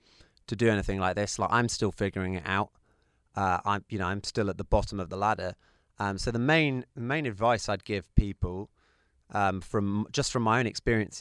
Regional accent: United Kingdom; I'm British

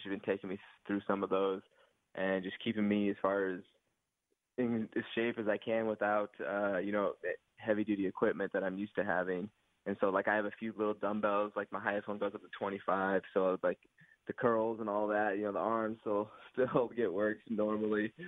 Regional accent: Eaton, Colorado, United States; So I grew up in Colorado and I went to a small farm town for high school called Eaton, Colorado. So shout out to Eaton, Colorado.

